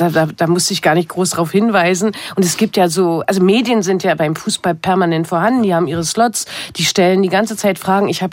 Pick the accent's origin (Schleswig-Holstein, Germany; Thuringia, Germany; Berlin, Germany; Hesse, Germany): Berlin, Germany; ich komme quasi aus der Wuhlheide und bin ja Unionerin